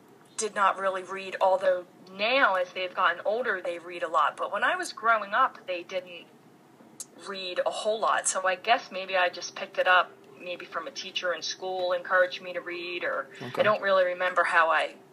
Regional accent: New Jersey, United States; born there; No, although I was born in New Jersey. My family moved around quite a few times, but I returned to live in New Jersey when I got married about 24 years ago.

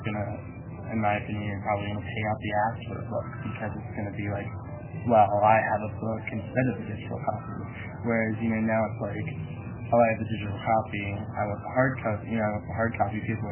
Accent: West Coast, United States; The cultural difference between growing up on the West Coast and coming here is striking, polarizing.

